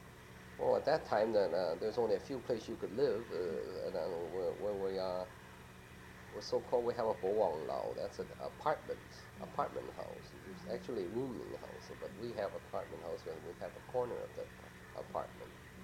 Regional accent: Los Angeles, California, United States; born there; And I was born in Los Angeles.

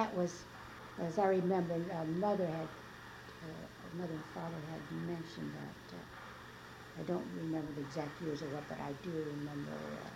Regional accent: Los Angeles, California, United States; born there; I was born in Los Angeles. So I said, during the First World War, and I'm always glad to say this because I feel that I belong to one of the early group who was born here in Los Angeles.

